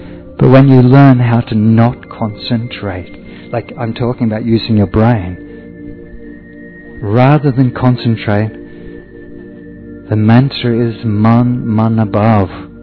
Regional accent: Australia; Sorry, I'm from Australia.

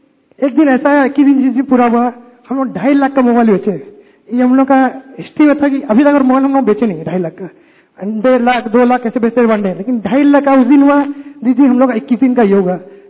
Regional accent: Odisha, India; तो मैं ओडिशा से आया हूँ। … और मेरा एक मोबाइल शॉप है और छोटे से गांव में हम रहते हैं

